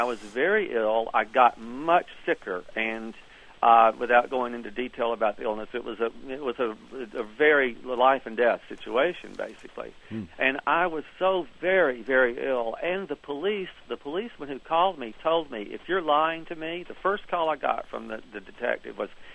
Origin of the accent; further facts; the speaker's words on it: the South, United States; accent: Southern; They liked my Southern accent.